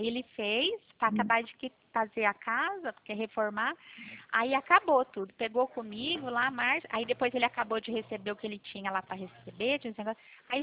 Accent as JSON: {"language": "Portuguese", "town": "Pirassununga", "region": "São Paulo", "country": "Brazil", "said": "Eu sou aqui de Pirassununga."}